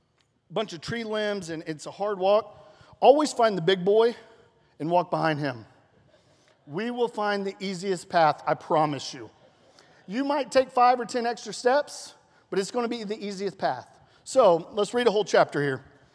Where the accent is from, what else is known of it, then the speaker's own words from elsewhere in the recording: Oklahoma, United States; We're from Oklahoma.